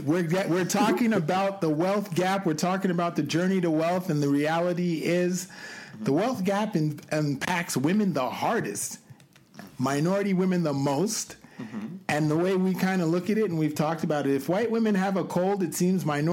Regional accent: Canada; this is, you know, where I'm from Canada

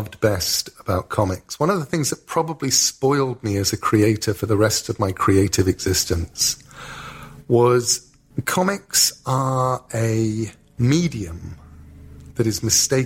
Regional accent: England, United Kingdom; Because I'm an English author.

